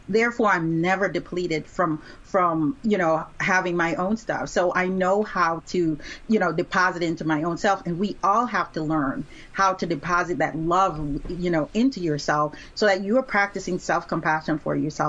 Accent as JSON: {"language": "English", "country": "Jamaica", "moved": "yes", "said": "I'm originally from Jamaica, and it felt like once I got here, it just started piling on"}